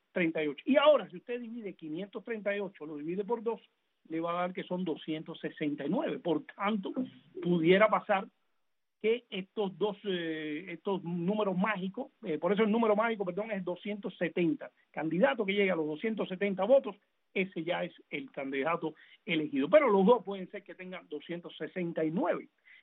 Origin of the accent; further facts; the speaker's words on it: Cuba; nosotros que venimos de Cuba